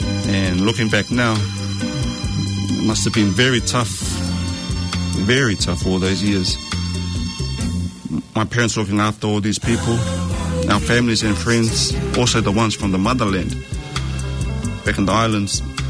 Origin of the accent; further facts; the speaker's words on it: Auckland, New Zealand; We grew up in Grey Lynn. My brothers and I were born and raised in Grey Lynn.